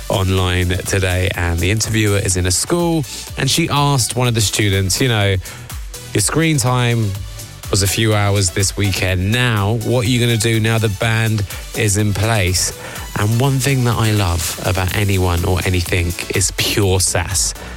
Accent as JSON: {"language": "English", "country": "United Kingdom", "said": "And this is why I just love being British"}